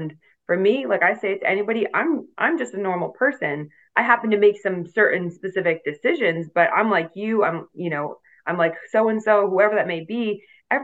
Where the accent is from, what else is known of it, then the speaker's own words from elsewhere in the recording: New England, United States; Now I'm from New England in the States. My mom's British, so she's got dual citizenship.